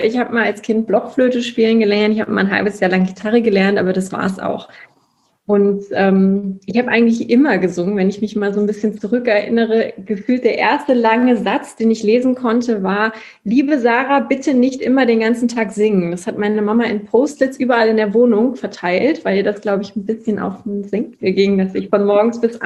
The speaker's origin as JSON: {"language": "German", "town": "Aachen", "region": "North Rhine-Westphalia", "country": "Germany", "said": "Ich komme ja aus Aachen"}